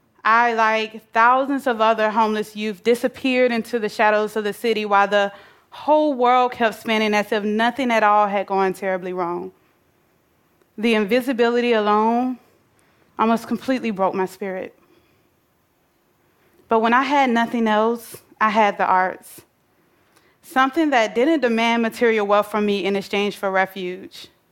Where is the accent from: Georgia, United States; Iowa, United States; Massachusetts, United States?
Georgia, United States; Atlanta; I grew up in Atlanta, Georgia, bouncing from house to house with a loving, close-knit family as we struggled to find stability in our finances.